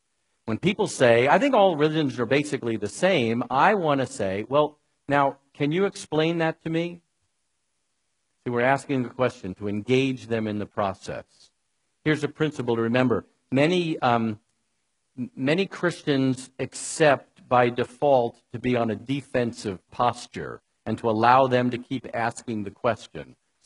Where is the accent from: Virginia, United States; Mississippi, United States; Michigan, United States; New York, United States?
New York, United States; please remember, I'm from New York and I'm Jewish.